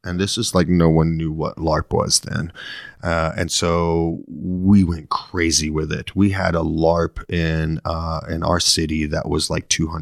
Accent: Deep South, United States; Well, and I've changed my accent a lot. I grew up in the Deep South. I grew up with very backwoods kind of swampy, rednecky kind of family and stuff.

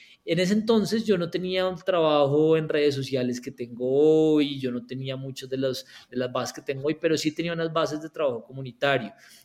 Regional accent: Colombia; la primera vez y la segunda y la tercera vez que yo salí de Colombia fue a ir a concursos de debate

